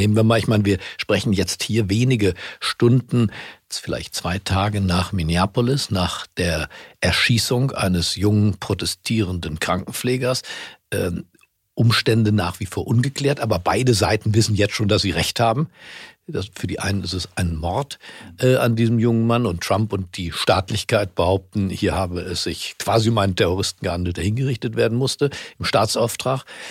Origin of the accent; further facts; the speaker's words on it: Fulda, Hesse, Germany; Ich bin damals in Fulda zur Schule gegangen, in die Schule von Alfred Dregger und seinen Kindern.